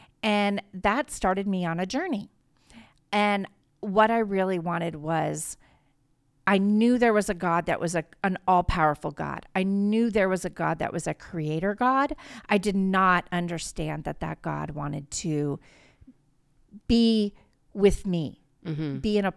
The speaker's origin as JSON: {"language": "English", "town": "Springfield", "region": "Virginia", "country": "United States", "tie": "born or raised there", "said": "Well, I grew up in Springfield, Virginia, which is just down the road in Northern Virginia, grew up there from fourth grade on."}